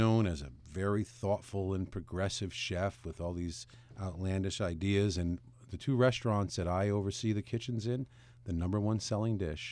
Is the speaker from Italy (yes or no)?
yes; Gravina, Apulia, Italy; every village is, you know, we're from Gravina, and Gravina, we make the fava and chicoria this way.